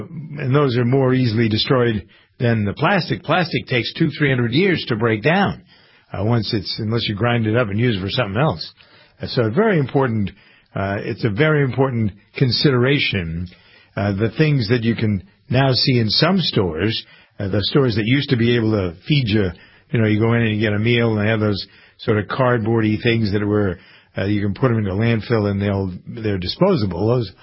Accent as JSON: {"language": "English", "country": "United States", "said": "I'm an American family farmer. I've been around cows all my life."}